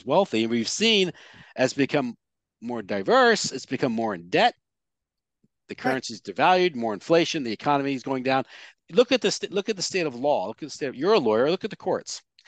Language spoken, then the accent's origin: English; United States; I mean, as an American, I am highly offended.